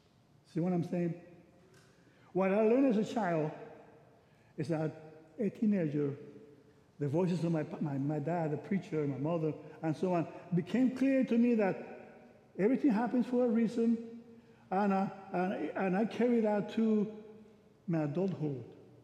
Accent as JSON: {"language": "English", "country": "Puerto Rico", "tie": "born or raised there", "lives_now": "United States", "said": "came to my hometown, Puerto Rico, and we got together, and the coach came. I played basketball in Puerto Rico."}